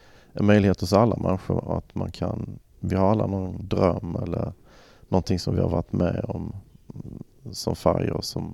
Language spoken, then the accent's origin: Swedish; Blekinge, Sweden; Själv så gick jag mycket ute i min mammas gamla skog där hemma i Blekinge.